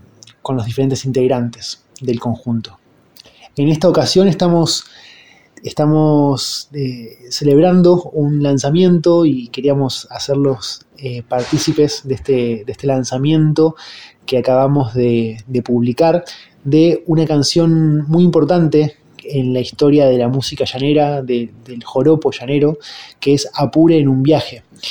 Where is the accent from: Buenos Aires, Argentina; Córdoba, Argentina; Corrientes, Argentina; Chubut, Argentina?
Buenos Aires, Argentina; como nos permitió a algunos de los integrantes de … que somos de Buenos Aires